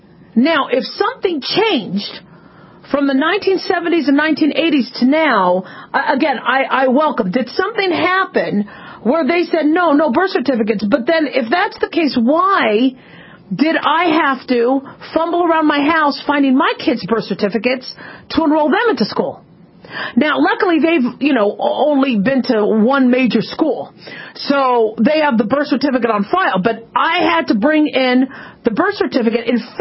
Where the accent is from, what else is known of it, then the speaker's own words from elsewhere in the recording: Los Angeles, California, United States; born there; I was born in Los Angeles